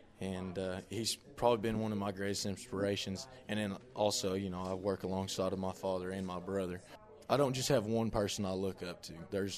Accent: Oklahoma, United States; I'm from Southwest Oklahoma, and I'm a senior at Oklahoma State University majoring in animal science

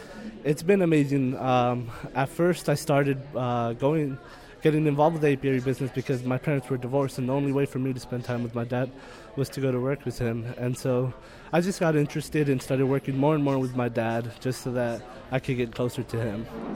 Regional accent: Madera, California, United States; Well, I was born and raised in Madeira, California

